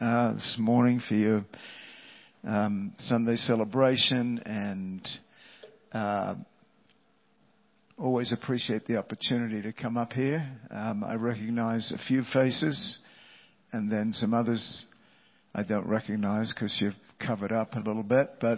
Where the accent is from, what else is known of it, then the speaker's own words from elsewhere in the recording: Australia; now in United States; I came over from Australia and met her in Southern California